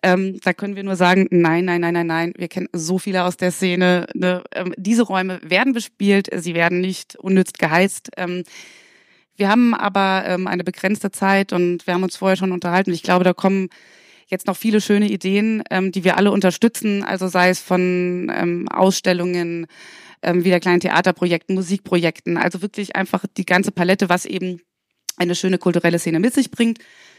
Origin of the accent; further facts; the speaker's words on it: Wiesbaden, Hesse, Germany; Ich bin in Wiesbaden aufgewachsen.